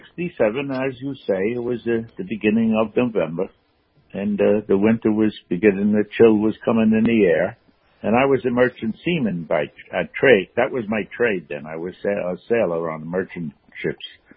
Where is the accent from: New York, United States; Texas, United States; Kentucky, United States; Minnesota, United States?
New York, United States; Inwood; when I was a young boy growing up in Inwood, I thought every neighborhood had a castle because of the cloisters.